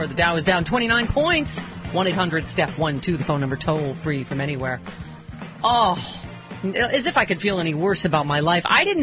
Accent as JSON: {"language": "English", "town": "Lockport", "region": "New York", "country": "United States", "said": "I'm from Lockport, New York, up the transit from you."}